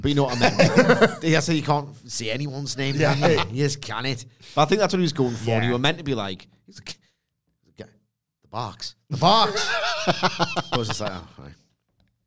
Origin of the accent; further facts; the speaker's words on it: United Kingdom; I'm a British wrestler, and I'm a bit better British wrestler than you, actually.